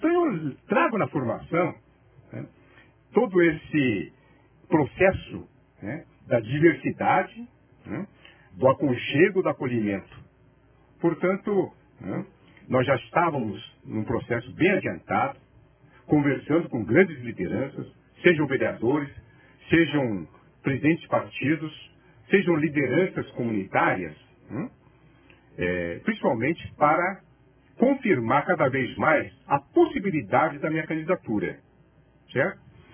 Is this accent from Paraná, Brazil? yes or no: no; Mogi das Cruzes, São Paulo, Brazil; Nasci em Mogi. Fui criado aqui em Biritiba Sul. Tenho toda a minha família aqui em Mogi das Cruzes. E além de ser mogiano